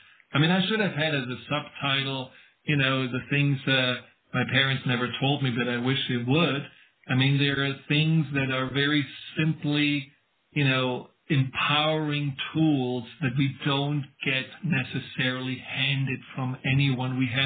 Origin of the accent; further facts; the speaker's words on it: Baden-Württemberg, Germany; I grew up in the Black Forest, and you can imagine there is nothing going on there.